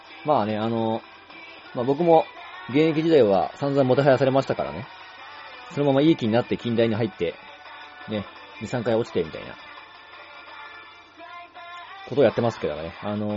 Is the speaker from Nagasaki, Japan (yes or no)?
no; Nara, Japan; 僕はその、一条高校っていうね、奈良の高校の出身なんですけどもね